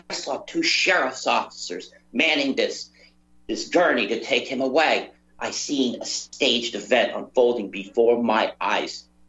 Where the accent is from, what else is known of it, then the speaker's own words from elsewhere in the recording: United States; I'm an American, too. It's my country as well, whether you believe it. Just because I'm not there doesn't make me less American or less caring about my country.